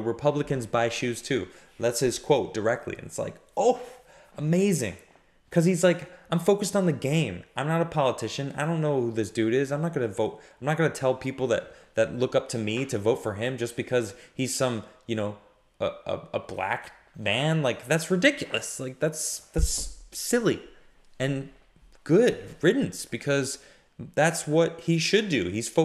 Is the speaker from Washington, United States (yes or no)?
no; Chicago, Illinois, United States; I grew up in Chicago, so it kind of like hit home. I grew up watching the Bulls.